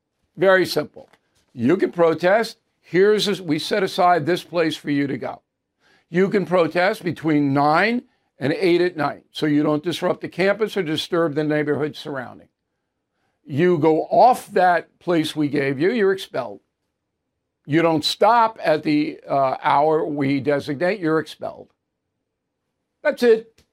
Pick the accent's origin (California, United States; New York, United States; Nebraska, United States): New York, United States; Levittown; when I was raised in Levittown, Long Island, New York, a working class town.